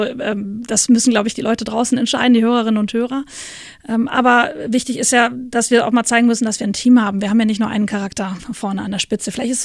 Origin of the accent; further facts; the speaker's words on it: Rhineland, Germany; als Rheinländerin sowieso, dass wir eben auch zeigen, also wir sind normale Menschen